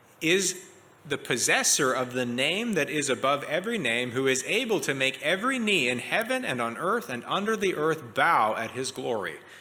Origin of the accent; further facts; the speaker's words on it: Canada; I have to say, as a Canadian, I feel pretty gloomy these days about my home country.